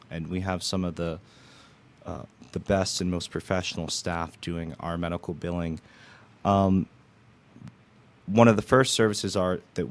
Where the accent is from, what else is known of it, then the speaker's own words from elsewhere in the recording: California, United States; I'm actually I was raised in California, went to college in California, and then I moved to the East Coast, to the Northeast, to the Boston area, where I went to law school.